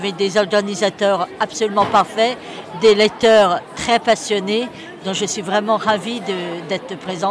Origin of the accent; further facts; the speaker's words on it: Rouen, Normandy, France; born there; je suis née à Rouen